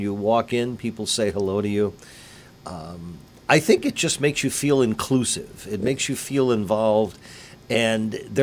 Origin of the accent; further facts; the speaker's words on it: Rotterdam, New York, United States; I was born and raised in a small town. I was born and raised in Rotterdam.